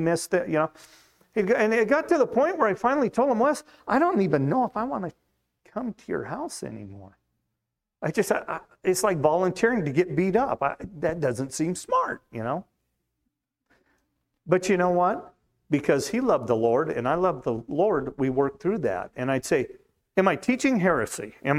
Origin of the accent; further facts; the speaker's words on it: Wyoming, United States; So when I was a kid growing up in Wyoming, the home church I went to, there was a little old lady